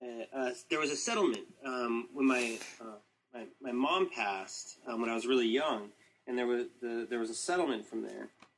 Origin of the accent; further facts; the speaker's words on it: Tucson, Arizona, United States; now in Phoenix, United States; I was born and raised in Tucson. And so when I came back from Taiwan, I ended up, back in Tucson, and that's sort of, that's my home turf. We've since moved up to Phoenix.